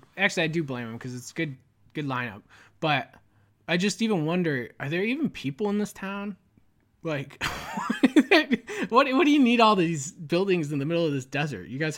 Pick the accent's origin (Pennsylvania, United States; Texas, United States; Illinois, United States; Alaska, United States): Illinois, United States; Chicago; Ones I grew up with in Chicago get a pass, purely because I grew up with them.